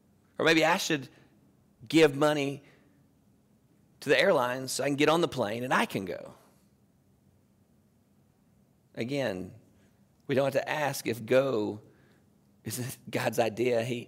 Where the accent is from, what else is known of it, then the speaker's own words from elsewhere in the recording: United States; born there; I am proud that I am born here, that I'm an American.